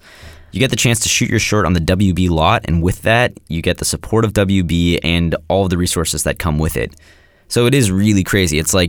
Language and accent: English; Marin County, California, United States; Yeah, I'm from Marin, too. So, I mean, it's always been a big deal there, but there's a pretty vibrant filmmaking community in Marin County.